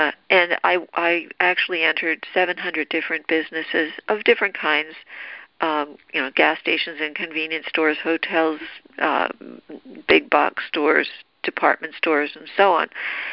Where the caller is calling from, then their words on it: Florida, United States; Yeah, I don't know why I'm coming in from California, because I'm in Florida.